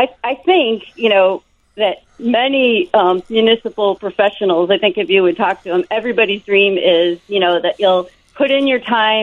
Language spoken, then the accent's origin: English; Evanston, Illinois, United States; And I grew up in Evanston, so I knew that, you know, that there were some to Harley Clark